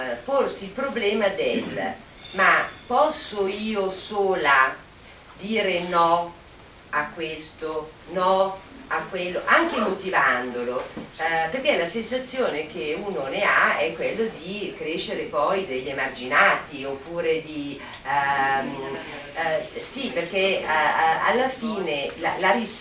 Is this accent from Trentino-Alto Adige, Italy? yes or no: no; Padua, Veneto, Italy; vengo da Padova